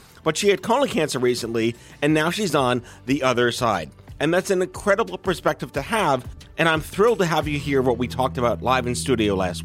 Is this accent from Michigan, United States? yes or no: no; Staten Island, New York, United States; So I grew up on Staten Island, which is all Jewish and Italian, like one Greek person who became my really good friend.